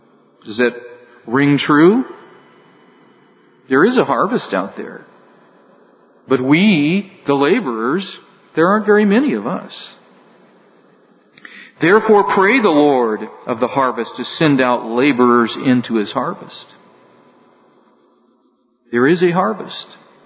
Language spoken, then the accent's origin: English; California, United States; Now for me, I grew up in California